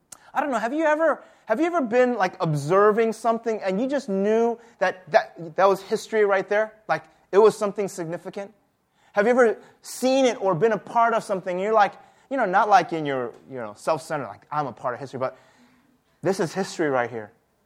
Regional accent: Chicago, Illinois, United States; I'm from Chicago.

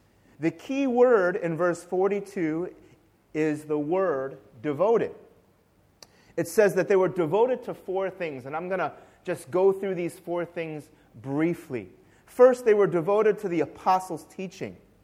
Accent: Chicago, Illinois, United States; especially from my hometown Chicago sports teams. And so I grew up in my formative years as a Michael Jordan fanatic

